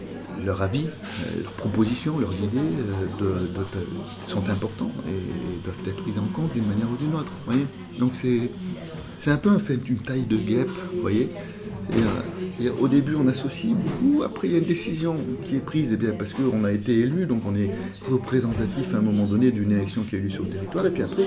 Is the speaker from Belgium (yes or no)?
no; Die, Auvergne-Rhône-Alpes, France; born there; Je suis né à Die. Mais j'habite une maison que mes grands-parents ont achetée en 1927.